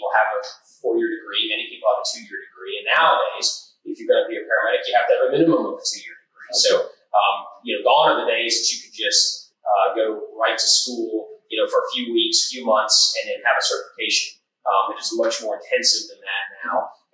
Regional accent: San Antonio, Texas, United States; I was born in San Antonio, Texas, and lived there all of my life.

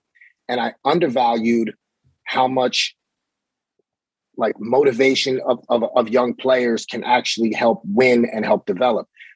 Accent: Coney Island, New York, United States; also born or lived in Cleveland; I had to go live with my uncle in Cleveland for a while, which brings us to, you know, basically how's growing up in Coney Island, right?

